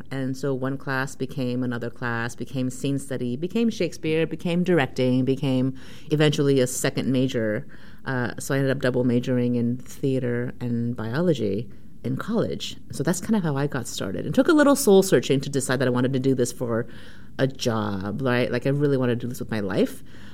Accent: Rowland Heights, California, United States; I grew up in the San Gabriel Valley in a small area called Roland Heights in West Covina. And so I was surrounded by Chinese folks all the time.

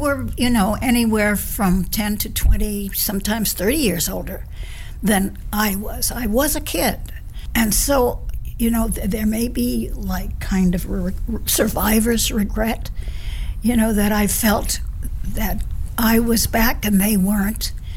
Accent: New York, United States; I grew up on Riverside Drive without a thought in my head, except when the next boy was going to come by.

